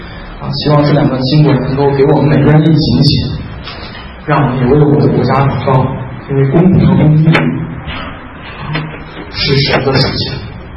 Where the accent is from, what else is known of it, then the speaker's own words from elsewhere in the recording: China; 我现在要说大家的就是我们中国人有一个共通的病，我们是全民走后门